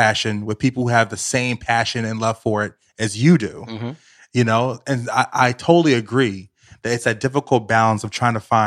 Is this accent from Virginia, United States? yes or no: yes; Richmond, Virginia, United States; also born or lived in New York City; growing up as a kid, I grew up in Richmond, Virginia, and New York City